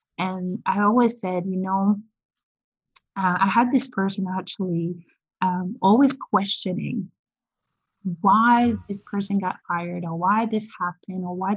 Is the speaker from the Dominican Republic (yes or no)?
yes; Dominican Republic; now in Moncton, Canada; growing up in Dominican, where we were all about the community and the good memories for the kids.